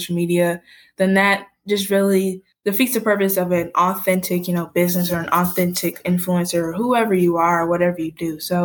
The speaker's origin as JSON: {"language": "English", "region": "the South", "country": "United States", "said": "especially since I'm from the South. And I mean, we're super sweet. We're always saying ma'am or sir or anything like that."}